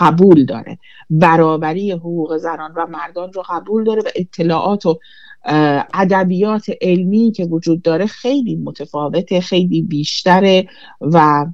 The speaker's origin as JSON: {"language": "Persian", "town": "Tehran", "region": "Tehran Province", "country": "Iran", "moved": "yes", "lives_now": "Sweden", "said": "حدود 12 ساله که توی سوئد زندگی میکنم و از ایران اومدم، از تهران."}